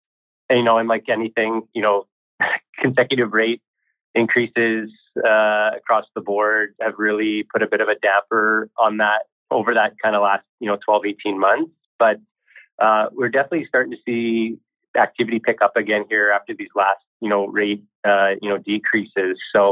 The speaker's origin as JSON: {"language": "English", "town": "Edmonton", "region": "Alberta", "country": "Canada", "tie": "born or raised there", "said": "I'm actually born and raised in Edmonton, Alberta."}